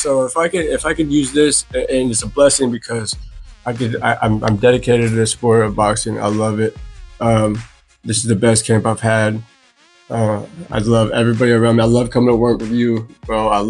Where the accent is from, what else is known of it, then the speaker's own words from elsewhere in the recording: Joplin, Missouri, United States; I grew up pretty much around Joplin area my whole life.